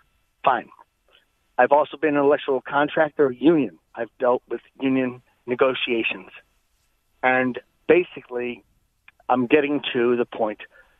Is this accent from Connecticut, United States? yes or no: yes; Norwalk, Connecticut, United States; And anyway, I thank you for taking my call. I'm from Norwalk, Connecticut.